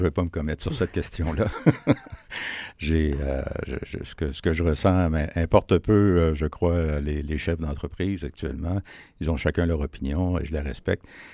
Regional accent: Quebec, Canada; moi, je suis du Bas-Saint-Laurent

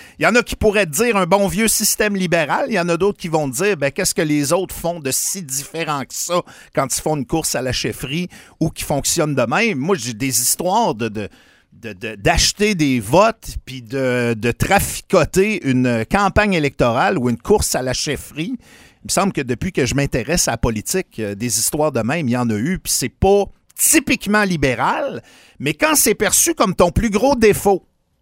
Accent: Saint-Fulgence, Quebec, Canada; c'est parce que j'avais un poulailler quand j'étais jeune, moi, à Saint-Fulgence

